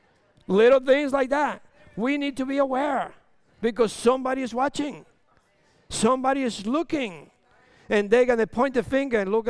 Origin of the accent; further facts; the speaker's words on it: Dominican Republic; I'm from Dominican Republic, and I don't walk on eggshell.